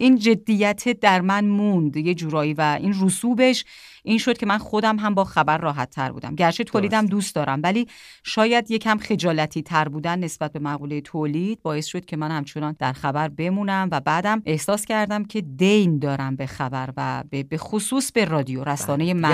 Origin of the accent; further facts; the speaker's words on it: Tehran, Tehran Province, Iran; born there; من متولد تهرانم. شاید حدود 60 سال هستش که پدر مادر من از کاشان اومدن تهران،